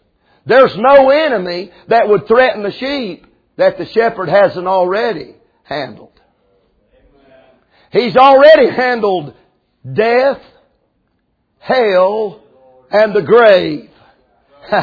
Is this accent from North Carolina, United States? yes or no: yes; Rosman, North Carolina, United States; I come from Rosman, North Carolina. Go Tigers, amen.